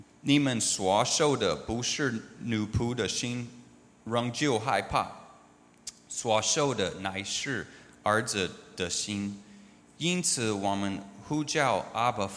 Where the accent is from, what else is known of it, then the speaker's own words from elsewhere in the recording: United States; Chinese is a second language; 我从美国来，我有六个孩子，给他们有一些介绍，但是我要他们知道我是基督徒